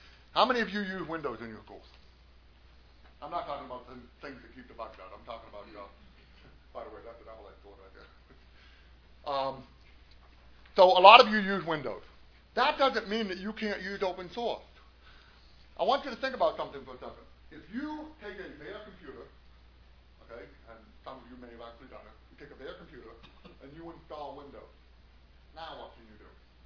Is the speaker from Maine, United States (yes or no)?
yes; Maine, United States; I'm from Maine, so I can say the same thing.